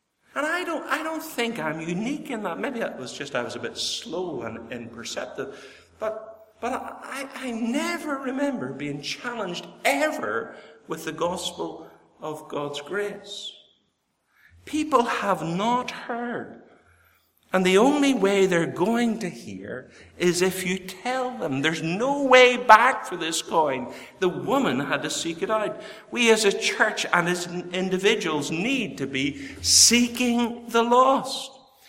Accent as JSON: {"language": "English", "town": "Bangor", "region": "Northern Ireland", "country": "United Kingdom", "tie": "born or raised there", "said": "I grew up in Bangor, the home of the Worldwide Missionary Convention and the Faith Mission Convention, the town with the most Baptist churches in it"}